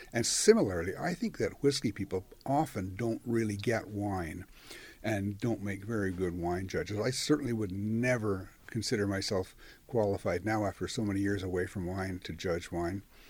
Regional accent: Ontario, Canada; I'm from Ontario, and quite honestly, I don't follow the prices everywhere.

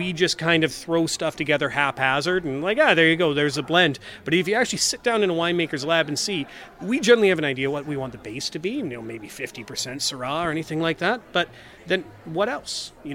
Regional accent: British Columbia, Canada; I grew up in BC. I grew up in Vancouver Island.

